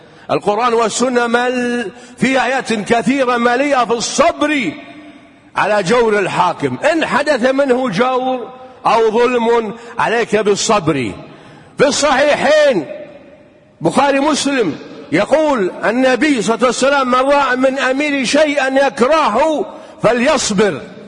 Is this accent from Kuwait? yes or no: yes; Kuwait; أمر عظيم نعيشه الآن في بلدتنا الحبيبة الكويت